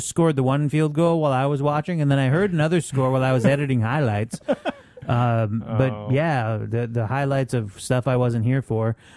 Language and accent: English; Vermont, United States